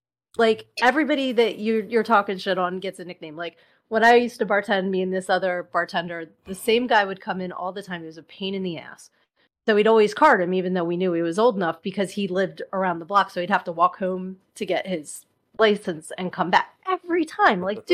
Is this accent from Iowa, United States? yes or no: no; New Jersey, United States; like I grew up in Jersey, so the gas stations are all full serve.